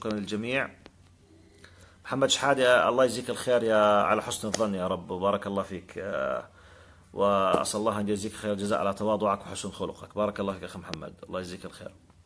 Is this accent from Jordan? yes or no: yes; Jordan; احنا عندنا عادة أو مصيبة في الأردن اسمها إطلاق العيارات النارية.